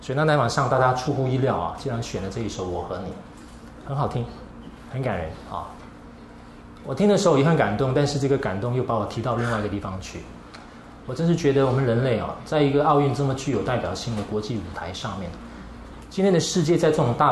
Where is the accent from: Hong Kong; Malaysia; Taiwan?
Malaysia; 当然也是因为我来自马来西亚